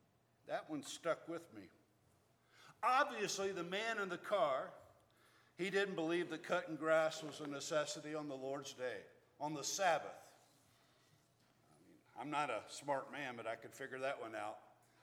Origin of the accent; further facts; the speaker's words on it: Alabama, United States; Well, I'm originally from the South, and Alabama in particular, Roll Tide.